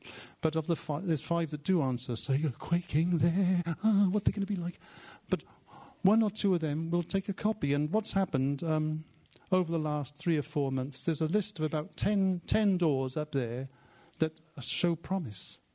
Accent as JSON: {"language": "English", "region": "Wales", "country": "United Kingdom", "said": "Now, I'm Welsh, and I look"}